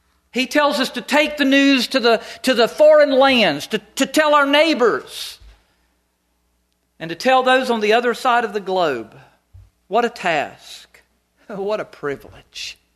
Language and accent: English; North Carolina, United States; I grew up in North Carolina. Maine is my home.